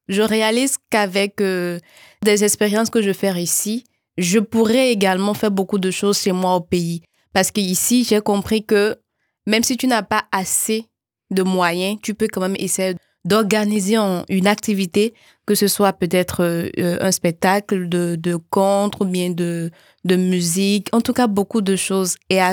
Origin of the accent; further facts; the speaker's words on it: Benin; Chez moi au Bénin, j'aime souvent quand il y a des prestations culturelles